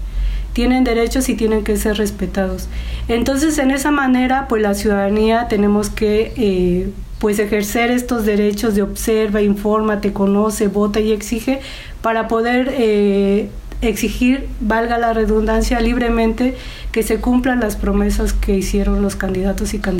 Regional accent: Oaxaca, Mexico; Entonces, como oaxaqueños y oaxaqueñas, tenemos que reconocer y revalorar lo que tenemos, ¿no?

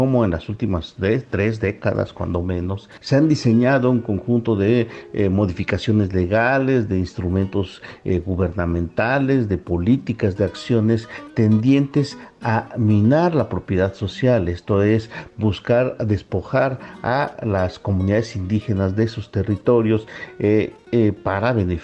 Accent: Oaxaca, Mexico; soy originario de Villa de Azordaz, una comunidad zapoteca de los Valles Centrales.

